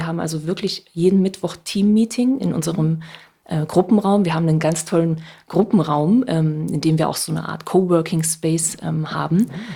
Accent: Saarland, Germany; now in Hamburg, Germany; Denn ich bin vor 11 Jahren nach Hamburg gezogen und hatte ein riesengroßes Problem mit meiner Sprache. Ich bin gebürtige Saarländerin.

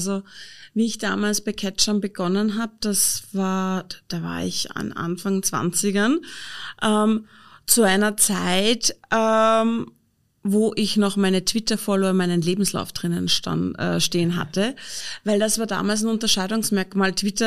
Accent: Upper Austria, Austria; als Oberösterreicherin.

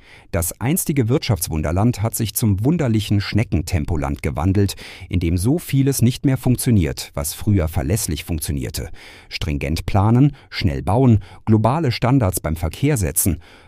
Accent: Stuttgart, Baden-Württemberg, Germany; born there; moved away; Als gebürtiger Stuttgarter habe ich meine Heimatstadt schon vor vielen Jahren verlassen und bedauere es nicht.

